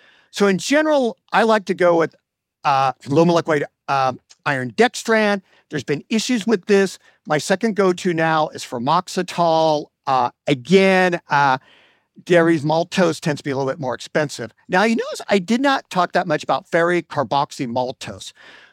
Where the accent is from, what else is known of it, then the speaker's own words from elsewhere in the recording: Indiana, United States; But I'm from Indiana.